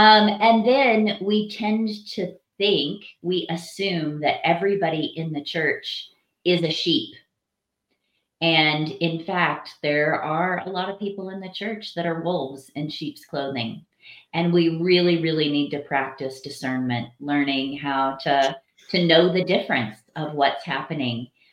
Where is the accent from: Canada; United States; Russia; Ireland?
United States; Missouri; I grew up in the Midwest. A lot of people would call it the buckle of the Bible Belt, Southwest Missouri.